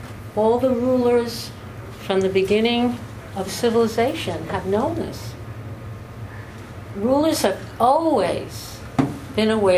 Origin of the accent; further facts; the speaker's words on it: New York City, New York, United States; I'm a city girl. I grew up in New York. I'm still living there. I lived there most of my life.